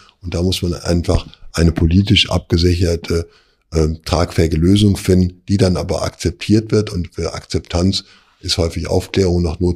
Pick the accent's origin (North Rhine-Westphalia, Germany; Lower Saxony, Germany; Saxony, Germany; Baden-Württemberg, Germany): North Rhine-Westphalia, Germany; Essen; Ich bin also zwischen Essen und Frankfurt unterwegs, habe auch eine Bleibe in Köln, bin also mal in Köln, mal zu Hause hier in Raum Frankfu